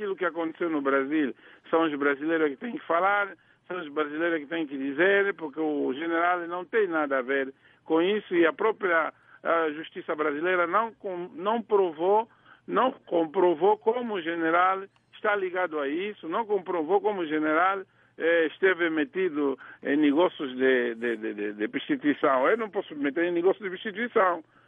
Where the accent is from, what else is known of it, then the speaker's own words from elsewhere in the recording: Angola; eu sou uma pessoa bem-sucedida em Angola, em África, sou angolano, sou empresário